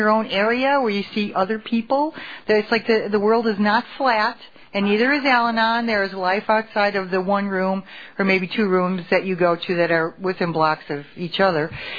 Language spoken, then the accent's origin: English; El Toro, California, United States; I'm from El Toro, California. Betty Ann says we have to say the town. It's not just the state, Mr. New Jersey.